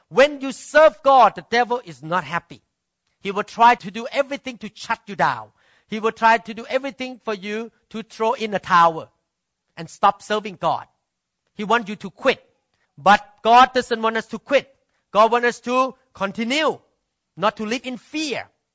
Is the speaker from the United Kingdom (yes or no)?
no; United States; I just want to introduce myself. I'm from America.